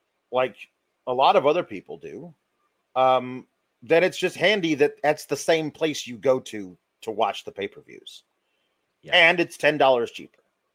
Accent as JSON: {"language": "English", "region": "West Coast", "country": "United States", "tie": "born or raised there", "said": "I grew up on the West Coast."}